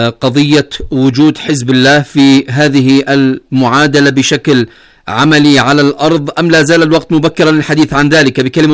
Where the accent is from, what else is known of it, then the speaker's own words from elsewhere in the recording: Sanaa, Amanat Al Asimah, Yemen; نحن من صنعاء نعلن دعمنا ومساندة المقاومة الفلسطينية بكل قوة.